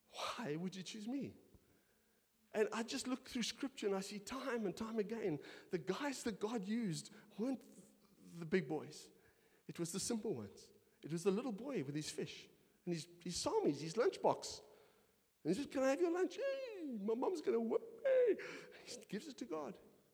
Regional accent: Milnerton, Western Cape, South Africa; I come from Milnerton, really Brew.

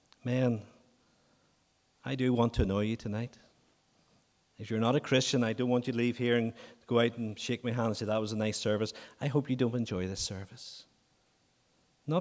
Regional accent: Northern Ireland, United Kingdom; I grew up in County Armagh. I grew up among very civil and respectable Unionist men.

